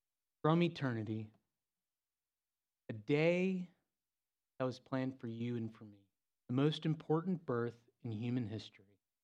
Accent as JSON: {"language": "English", "town": "Philadelphia", "region": "Pennsylvania", "country": "United States", "tie": "born or raised there", "said": "I grew up in Philadelphia, South Jersey area, wired into me, I'm always a fan of the underdog"}